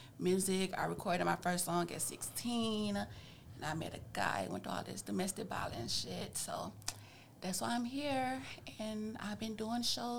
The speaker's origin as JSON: {"language": "English", "town": "Houston", "region": "Texas", "country": "United States", "said": "I'm from Houston, H-Town."}